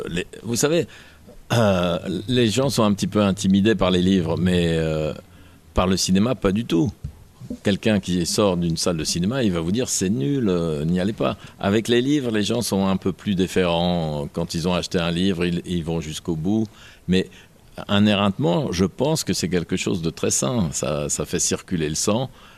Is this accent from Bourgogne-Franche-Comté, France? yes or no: no; Occitanie, France; moi j'ai grandi dans le Lot.